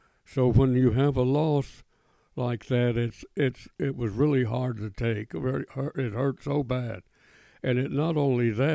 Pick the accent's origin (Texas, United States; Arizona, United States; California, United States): Arizona, United States; Casa Grande; my hometown in Casa Grande. We grew up in that little 1,100 people in that little cotton town in Arizona.